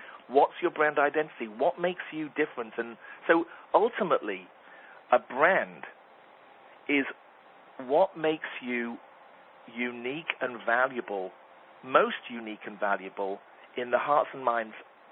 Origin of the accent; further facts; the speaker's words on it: England, United Kingdom; now in United States; because I'm from England, I came to the United States with a suitcase 25 years ago.